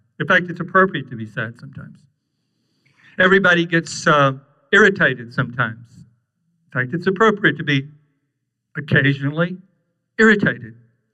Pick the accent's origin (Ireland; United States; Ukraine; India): Ireland; I'm not Greek. I'm Irish, so I don't know any of the Greek words, really.